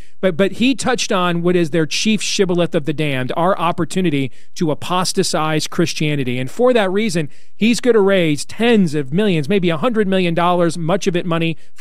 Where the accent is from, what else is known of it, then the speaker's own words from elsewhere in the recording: Iowa, United States; That's more people than live in my home state of Iowa